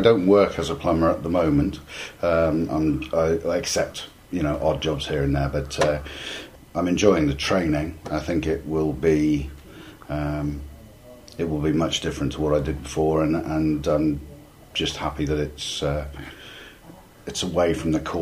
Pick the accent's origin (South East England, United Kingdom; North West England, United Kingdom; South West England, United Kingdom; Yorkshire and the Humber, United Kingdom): South West England, United Kingdom; Swindon; I'm from Swindon, Wiltshire